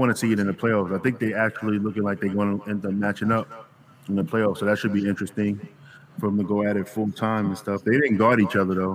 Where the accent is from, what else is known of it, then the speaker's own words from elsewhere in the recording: Queens, New York, United States; Well, I'm from Queens, so yeah.